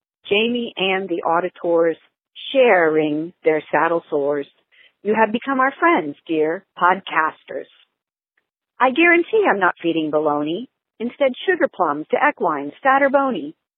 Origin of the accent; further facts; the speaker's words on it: Pennsylvania, United States; from Pennsylvania.